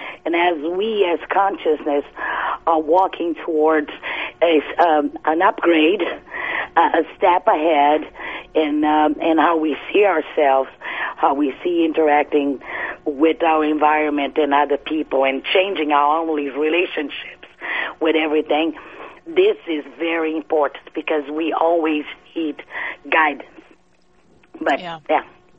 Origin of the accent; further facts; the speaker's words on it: Brazil; I am from another country. I'm from Brazil.